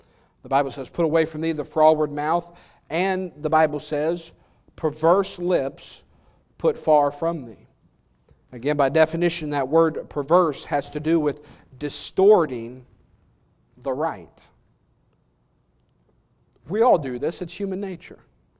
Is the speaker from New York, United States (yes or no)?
no; Alabama, United States; You know, I'm from Alabama. I like wearing ball caps